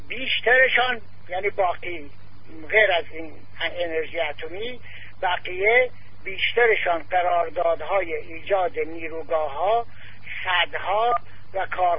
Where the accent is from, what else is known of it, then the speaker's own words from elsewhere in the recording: Iran; من که در خارج میخوام خودم معرفی کنم اول میگم اهل کجا هستی؟ میگم اهل ایران، هم ایرانیان